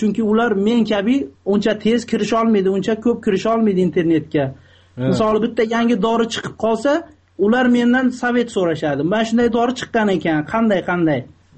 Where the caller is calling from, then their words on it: Russia; Men Rossiyadaman hozir.